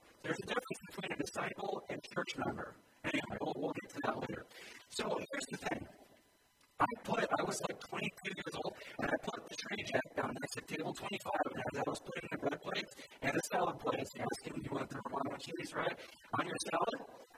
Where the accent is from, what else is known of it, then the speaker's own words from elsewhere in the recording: Cleveland, Ohio, United States; I'm from Cleveland, Ohio, and I was serving up in Middleburg Heights, which is right next to Cleveland